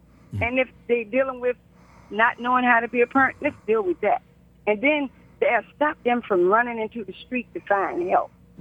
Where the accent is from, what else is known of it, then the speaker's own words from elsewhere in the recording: Washington, District of Columbia, United States; I was raised in Southeast in Ward 8, Marion Barron. Used to walk the streets and talk to everybody.